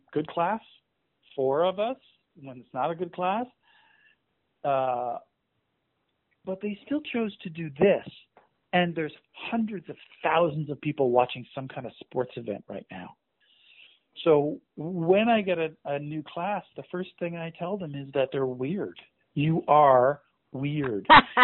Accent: Ontario, Canada; now in United States; Because, okay, I say I'm from Toronto. I'm not from Toronto. I'm from a little town 45 minutes north of Toronto. It's just easier to say I'm in Toronto.

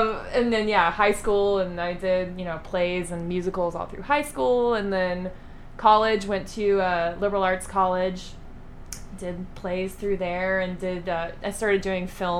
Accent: Lubbock, Texas, United States; now in Austin, United States; And so that's when I came back and I moved to Austin. I'm from Lubbock, Texas. So I was a little closer to my family, but still has the cushion.

